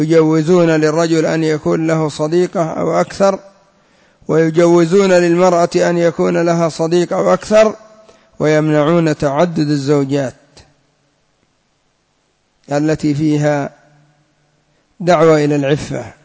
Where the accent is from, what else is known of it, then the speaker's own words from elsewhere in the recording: Yemen; وكان قد انتشر عندنا في اليمن ما يسمى بالزواج السياحي